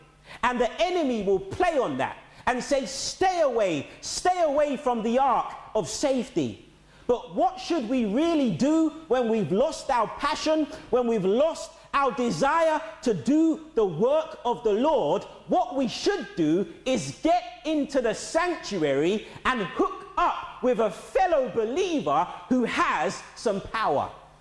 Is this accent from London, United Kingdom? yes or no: yes; London, United Kingdom; Back in Catford when I was growing up in London